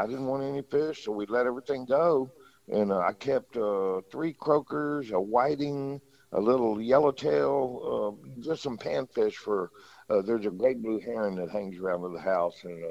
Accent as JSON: {"language": "English", "town": "Alameda", "region": "Texas", "country": "United States", "tie": "born or raised there", "said": "I grew up around Falcon boats out there in Alameda off of Alameda Road and Falcon boats."}